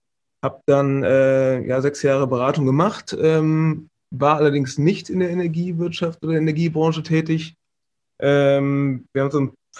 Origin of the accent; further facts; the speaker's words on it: Hesse, Germany; Also ich komme aus dem Vordertaunus, also südlich von von Frankfurt, aus dem Hessischen. Habe dann studiert in Karlsruhe Wirtschaftsingenieurwesen.